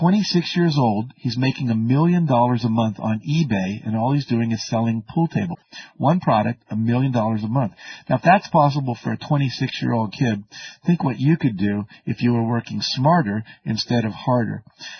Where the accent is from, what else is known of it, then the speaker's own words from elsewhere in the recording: West Virginia, United States; I grew up in West Virginia where life wasn't like that, I can tell you.